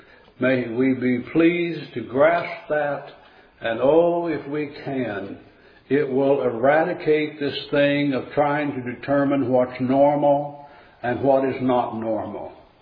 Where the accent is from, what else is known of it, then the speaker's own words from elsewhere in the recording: Missouri, United States; I'm from Missouri. You've got to show me.